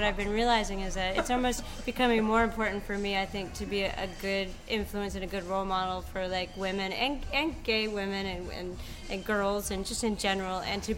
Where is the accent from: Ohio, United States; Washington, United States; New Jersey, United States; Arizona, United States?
Ohio, United States; Cincinnati; I'm from Cincinnati, Ohio.